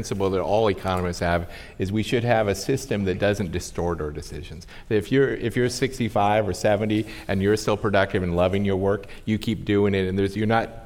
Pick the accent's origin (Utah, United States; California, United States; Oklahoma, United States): California, United States; I grew up in California.